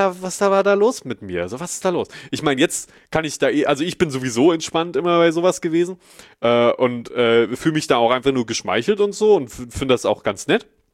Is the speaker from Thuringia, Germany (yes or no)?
yes; Schmalkalden, Thuringia, Germany; ich komme ja hier aus Schmalkalden